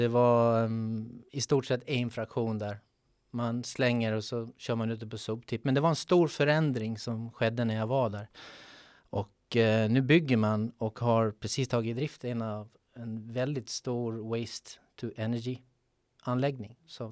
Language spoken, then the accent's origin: Swedish; Gotland, Sweden; Jag är en gotlänning